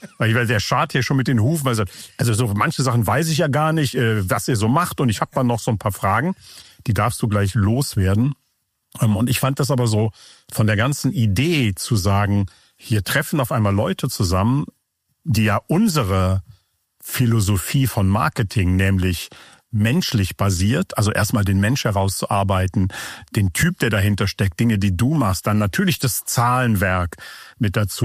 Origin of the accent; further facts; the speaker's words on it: Cologne, North Rhine-Westphalia, Germany; born there; Ich bin auch in Köln geboren, aber auf der anderen Rheinseite.